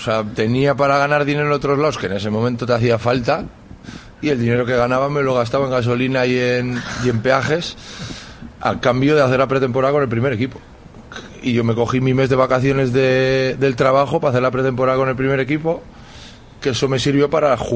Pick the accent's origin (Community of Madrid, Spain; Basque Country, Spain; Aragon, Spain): Basque Country, Spain; Bilbao; Yo soy de ahí, bueno, soy de Churdínaga, pero...